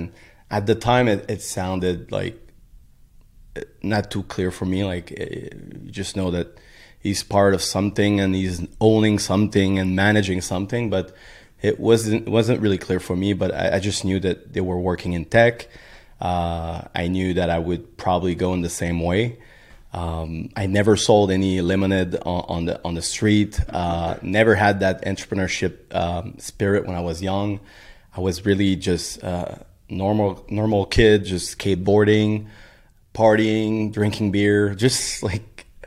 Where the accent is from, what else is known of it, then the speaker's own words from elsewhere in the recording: Saint-Lazare, Quebec, Canada; I'm from west of Montreal in a small city called Saint-Lazare. So living in the forest, pretty much in the middle of nowhere, and grew up in a very regular family.